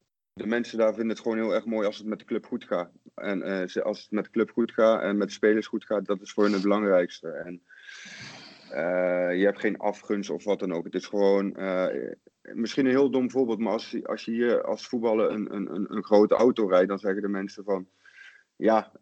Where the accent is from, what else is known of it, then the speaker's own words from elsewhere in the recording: Netherlands; Maar ja, dat is gewoon, dat weet ik als Nederlander.